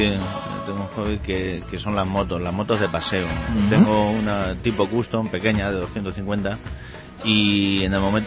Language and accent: Spanish; Alamillo, Castilla-La Mancha, Spain; moved away; como yo me vine de donde nací, me vine de Alamillo, aquí, pues... pero sí, digo, teniendo los amigos que tenía allí en Alamillo